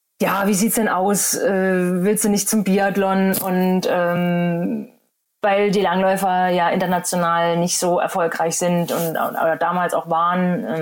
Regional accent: Thuringia, Germany; Ja, ich komme ja aus Thüringen. Hätte ich ja vielleicht auch noch sagen können, ne? Also ist ja auch eigentlich eher so eine Wintersportgegend

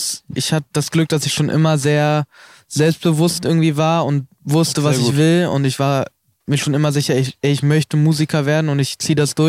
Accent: Leipzig, Saxony, Germany; in Leipzig ist halt auch meine Heimatstadt.

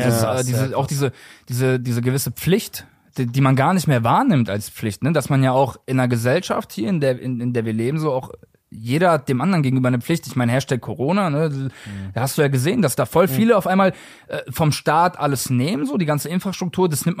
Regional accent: Croatia; Ich bin Kroate, Alter.

